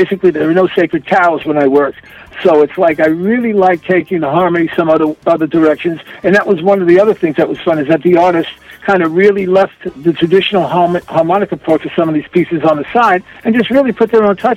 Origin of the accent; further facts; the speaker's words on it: Farmingdale, New York, United States; also born or lived in Brooklyn; I was born in Brooklyn originally, and then I moved out to Farmingdale, Long Island, where I became fascinated by my high school band